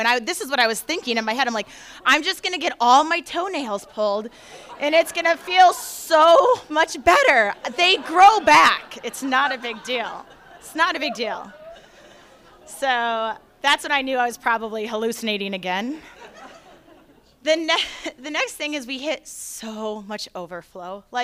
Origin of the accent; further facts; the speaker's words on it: Wisconsin, United States; We actually went back to Wisconsin and did the Birkebeiner, the 52K, back to my home state, yes, my first one.